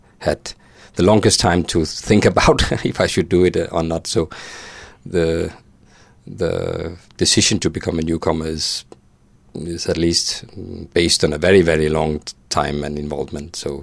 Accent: Denmark; and I'm from Denmark

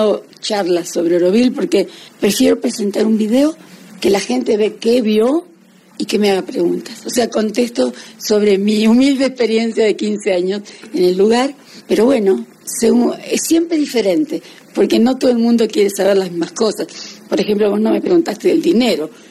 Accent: Buenos Aires, Argentina; born there; also born or lived in Paris, France; Nací en Buenos Aires, pero siempre sentí el continente como mi espacio.

